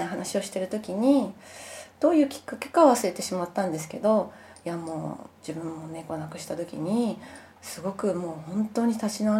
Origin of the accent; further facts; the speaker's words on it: Adachi, Tokyo, Japan; 私は足立区出身で、はい、彼は荒川区出身で、両方とも下町なので